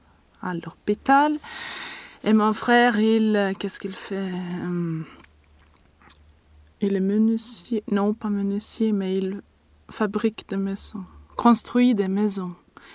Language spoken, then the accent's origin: French; Norrtälje, Stockholm County, Sweden; now in Stockholm, Sweden; Et j'habite à Hägersten, dans le sud de Stockholm, mais je suis d'origine de Norrtälje, au nord de Stockholm.